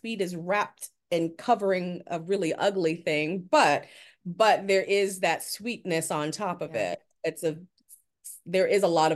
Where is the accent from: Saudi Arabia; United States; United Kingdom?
United States; Oakland, California; I'm from Oakland, California, and right across the bridge from San Francisco.